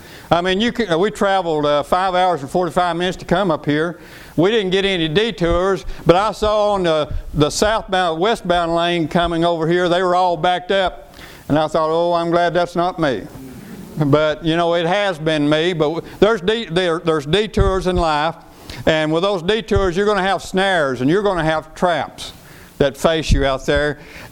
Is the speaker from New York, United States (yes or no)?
no; Tennessee, United States; I was raised in Tennessee.